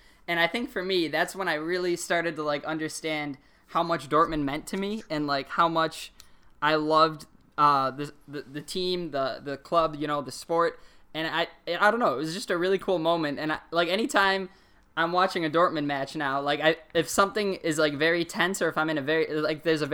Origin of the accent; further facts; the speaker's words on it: United States; growing up in America